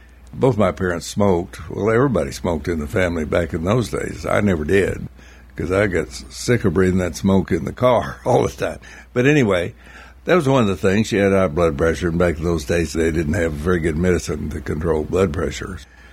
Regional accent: Perry, Oklahoma, United States; also born or lived in Kansas City; Actually, I was born in Kansas City, but soon thereafter moved back to Perry, Oklahoma, where we lived.

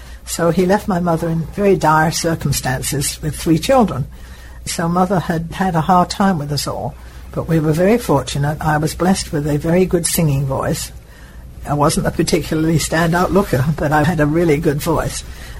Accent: Hornchurch, London, United Kingdom; born there; during the war I was in a small town called Hornchurch. I was born in Hornchurch. And it's a very small town outside of London, about 35, 40 miles out of London.

